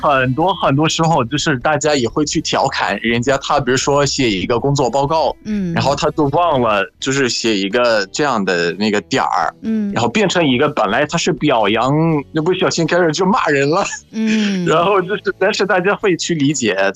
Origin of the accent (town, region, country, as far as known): Egypt; Chinese is a second language